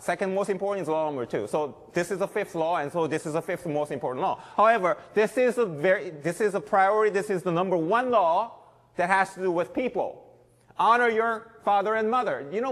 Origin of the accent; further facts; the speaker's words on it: South Korea; because that's exactly the way I used to think when I grew up in Korea.